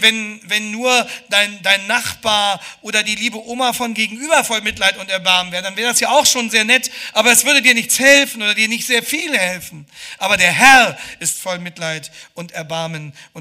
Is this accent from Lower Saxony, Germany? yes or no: yes; Hanover, Lower Saxony, Germany; ich komme aus Hannover und bin ein Fan von Hannover 96